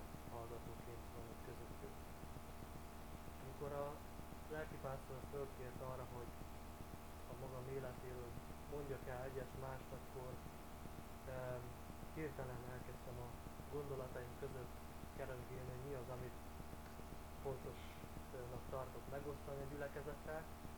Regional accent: Mezőkanyag, Mureș County, Romania; de én, aki Vásárhely mellett mezőkanyagban nőttem fel, nekem azért a határ az elég messze volt.

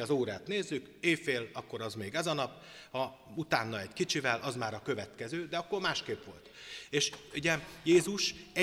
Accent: Szabolcs-Szatmár-Bereg, Hungary; én vidéken nőttem fel, Szabolcsban, legalábbis 14 éves koromig

